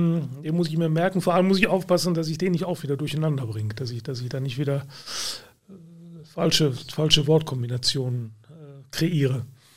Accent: Gelsenkirchen, North Rhine-Westphalia, Germany; Meine Heimat.

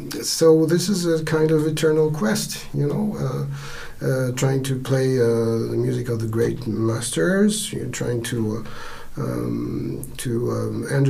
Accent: Grenoble, Auvergne-Rhône-Alpes, France; I was still in Grenoble, which is my hometown, so it's in the French Alps.

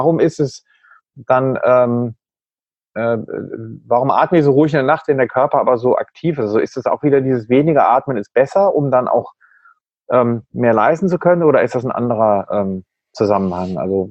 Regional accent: Germany; Du merkst auch als Deutscher, ein bisschen peinlich, egal.

